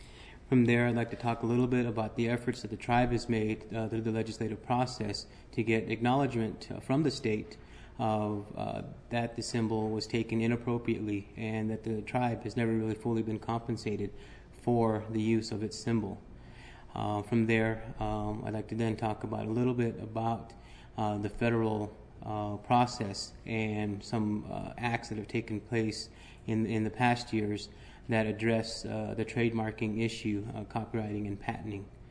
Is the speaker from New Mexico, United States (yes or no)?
yes; Zia Pueblo, New Mexico, United States; I am from Zia Pueblo, the Assistant Tribal Administrator.